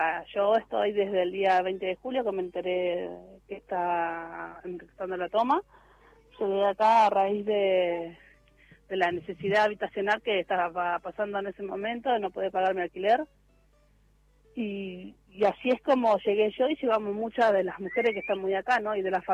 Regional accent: Guernica, Buenos Aires Province, Argentina; Sí, soy de acá de Guernica, soy.

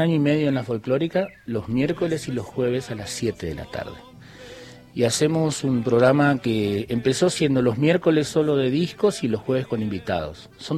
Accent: Misiones, Argentina; also born or lived in Santa Fe; Yo nací en Santa Fe, pero nos trasladaron ahí. Algún misionero a veces me dijo, pero vos no sos misionero. Yo digo, mirá, los misioneros nacemos donde se nos da la gana. Yo nací en Santa Fe, ¿viste? Porque vivimos en el medio del monte.

